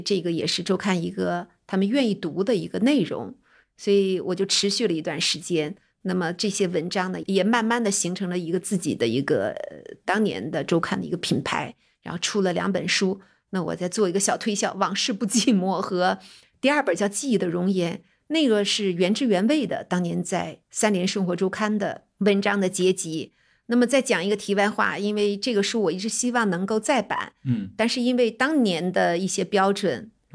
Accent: Dalian, Liaoning, China; 可能因为本身我就是东北人，因为他就讲到从东北一点点流亡嘛，特别是辽宁，

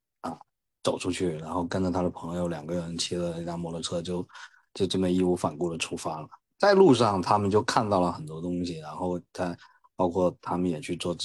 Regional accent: South China, China; 因为我成长在南方嘛，一个小城里面，然后我们那儿就有很多人骑摩托车，我从小就骑摩托车

